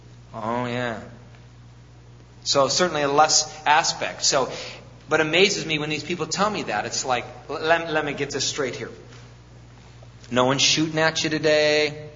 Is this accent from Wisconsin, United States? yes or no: yes; Wisconsin, United States; I mean, we're from Wisconsin, you know, you're thinking, man, four-wheel drive.